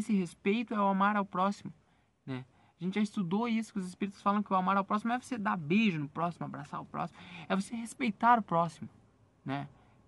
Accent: Bagé, Rio Grande do Sul, Brazil; Agradeço por estar aqui em Bagé, na minha terra natal.

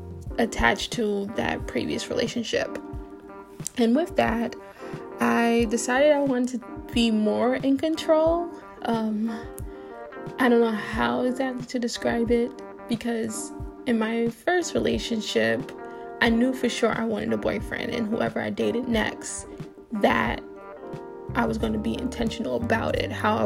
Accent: Brooklyn, New York, United States; So I'm originally from Brooklyn, and I'm more used to that urban, to be proper, urban lifestyle

